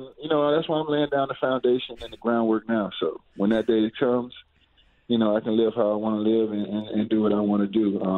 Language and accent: English; Florida, United States; growing up in South Florida, I'm a diehard Dolphin fan.